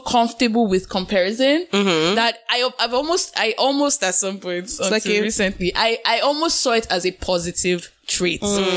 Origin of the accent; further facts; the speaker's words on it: Nigeria; But I guess like as a Nigerian in the diaspora, I just always feel like by default successful.